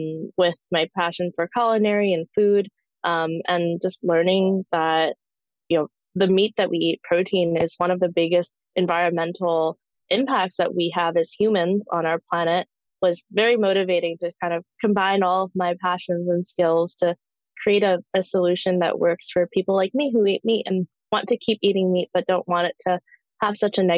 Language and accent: English; the Prairies, Canada; born there; I was born in the Canadian prairies many years ago